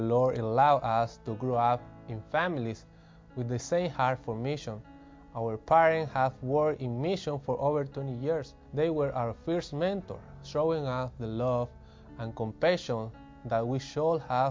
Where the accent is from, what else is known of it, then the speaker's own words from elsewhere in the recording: Bolivia; first language Spanish; English is a second language; Probably you can hear my accent. I am not from the United States. I am from Bolivia, and we speak Spanish.